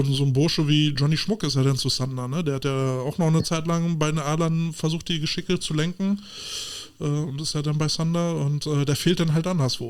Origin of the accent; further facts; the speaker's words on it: Berlin, Germany; ich komme aus dem Wedding